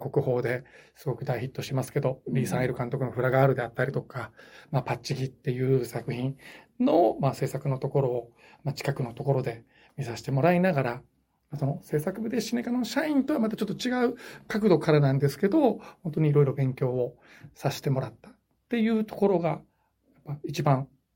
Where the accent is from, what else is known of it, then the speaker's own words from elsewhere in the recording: Osaka, Japan; now in Tokyo, Japan; 大阪からまあ俳優部っていうところで上京してきて